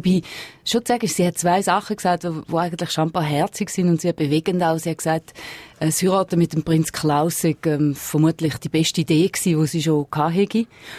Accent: Netherlands; now in Switzerland; auch als Niederländerin im Ausland nicht.

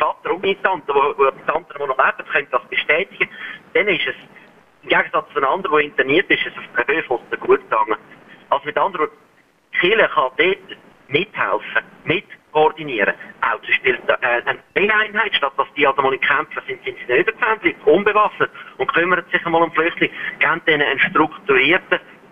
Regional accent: Wettingen, Aargau, Switzerland; In Wettigen, wo ich aufgewachsen bin, sind Franzosen und Polen.

